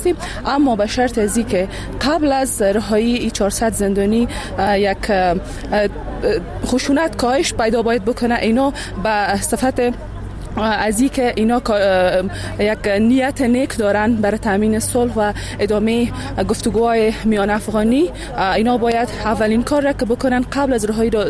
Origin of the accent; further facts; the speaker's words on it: Baghlan, Afghanistan; از بغلان آمدیم.